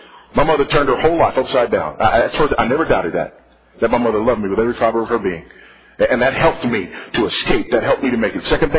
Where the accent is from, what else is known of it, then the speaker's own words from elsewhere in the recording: Los Angeles, California, United States; I grew up in Los Angeles, California. Drug infested, gang infested, South Central Los Angeles, California.